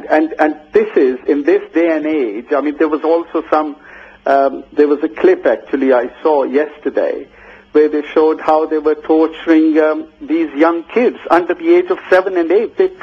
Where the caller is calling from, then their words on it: Reading, South East England, United Kingdom; I'm calling from Reading in Berkshire.